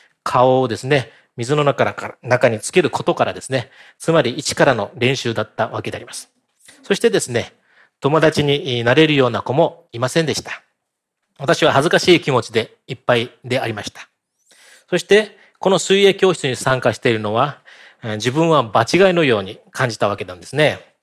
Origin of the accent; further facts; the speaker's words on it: Okinawa, Japan; 私は沖縄生まれでですね、うちなんちゅうなんですけれども、